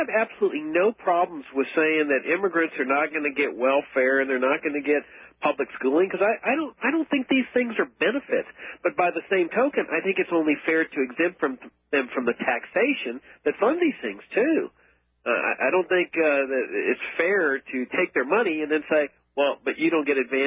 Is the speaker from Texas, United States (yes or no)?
yes; Laredo, Texas, United States; I grew up on the Texas-Mexican border down in Laredo, Texas. The farm I grew up on was actually on the Rio Grande.